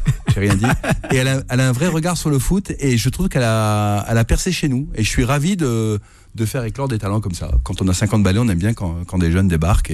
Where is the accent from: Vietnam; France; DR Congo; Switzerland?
France; Toulouse, Occitanie; parce que j'ai grandi à Toulouse